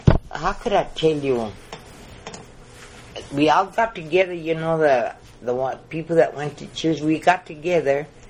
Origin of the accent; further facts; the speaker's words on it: Colorado, United States; Because being that he was a Texan, I was from Colorado, you're not going to believe this, but there is a lot of difference.